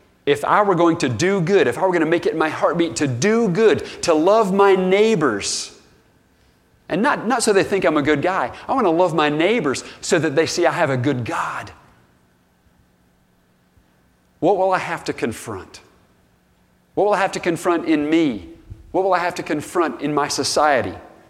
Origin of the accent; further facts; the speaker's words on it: the South, United States; You know, I grew up in the South.